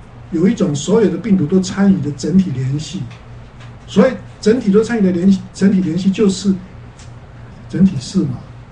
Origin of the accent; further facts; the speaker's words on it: China; 我们中国人不是有一句话吗？